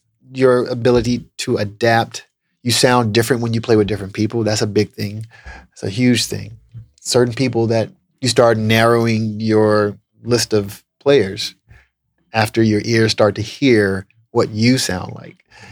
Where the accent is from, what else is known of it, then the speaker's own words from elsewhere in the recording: Memphis, Tennessee, United States; accent: Southern; I didn't want anybody to tease me because of my Southern accent. Mm. You know, oh, you're from the South. You're from Memphis. It's like, first of all, we don't talk like that from Memphis.